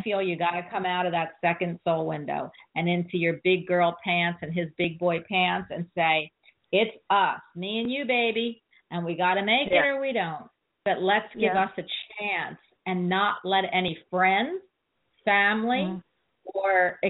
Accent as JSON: {"language": "English", "town": "Philadelphia", "region": "Pennsylvania", "country": "United States", "said": "I'm from Philadelphia, the 76ers."}